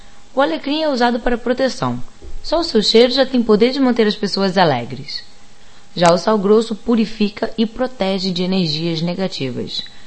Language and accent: Portuguese; Rio de Janeiro, Brazil; accent: carioca; como a maioria sabe, ou percebeu, eu sou carioca, então às vezes esse X intrometido entra no lugar dos S's